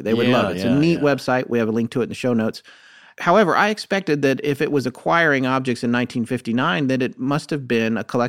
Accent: France; English is a second language; We are from France.

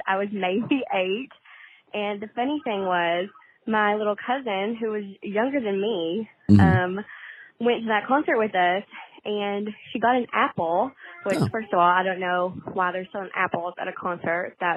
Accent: Louisville, Kentucky, United States; Louisville, which is really close to Ashland, where your parents are from.

